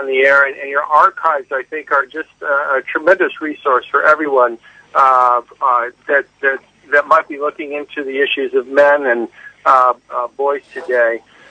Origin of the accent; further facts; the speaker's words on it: Seattle, Washington, United States; I'm from Seattle, and Seattle's in the northwest corner of the country, right up against the ocean there.